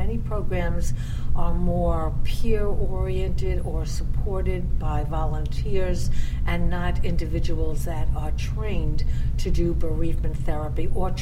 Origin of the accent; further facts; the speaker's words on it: New York City, New York, United States; I was born and raised in the Bronx, so this is home to me.